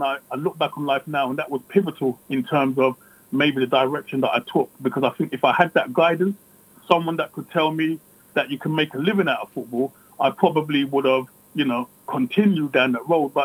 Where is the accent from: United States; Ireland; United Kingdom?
United Kingdom; Hackney, London; But growing up in Hackney is tough.